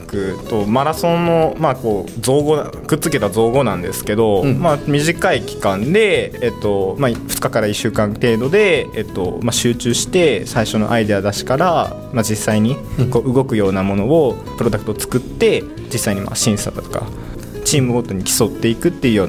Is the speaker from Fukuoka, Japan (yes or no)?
yes; Fukuoka, Japan; now in Toyohashi, Japan; 私は福岡出身で、まあ、ずっと福岡にいて今回初めて豊橋に来たというところです